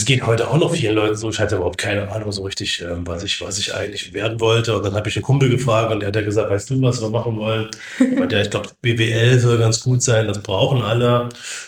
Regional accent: Halle, Saxony-Anhalt, Germany; now in Berlin, Germany; Ich bin 44 Jahre alt, komme aus Halle an der Saale.

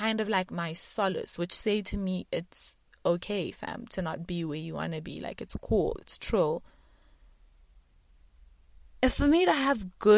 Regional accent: South Africa; accent: South African; My love out for this week goes to the South African constituency and my accent.

